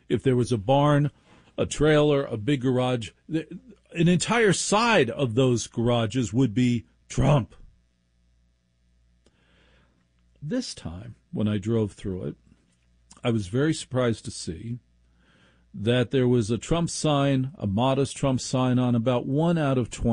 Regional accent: Maplewood, New Jersey, United States; By the way, I grew up in Maplewood, New Jersey, where there were no electioneering signs on the lawn.

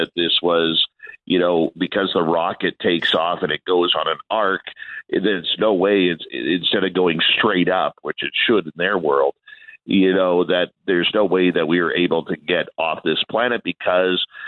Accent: Abbotsford, British Columbia, Canada; And then I remember in my hometown of Abbotsford, British Columbia, in 1982, I got to meet Sally Ride

